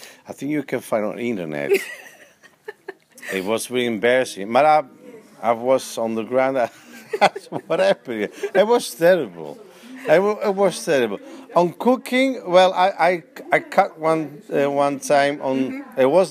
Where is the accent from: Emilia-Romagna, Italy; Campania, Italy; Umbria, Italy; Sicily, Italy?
Sicily, Italy; Palermo; now in Netherlands; I come from Italy, Sicily, Palermo.